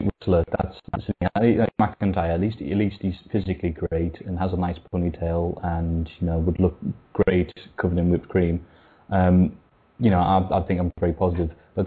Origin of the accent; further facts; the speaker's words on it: United Kingdom; So I'm familiar with this, being a British person and everything.